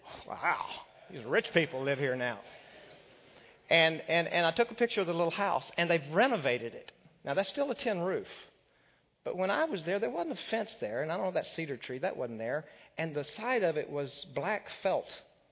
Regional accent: Texas, United States; I was born from West Texas dirt. Okay, it's where I came from, you know, dirt road and a 10-roof house.

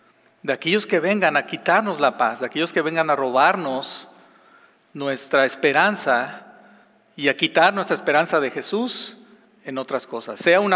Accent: Mexico; en México, yo soy de México

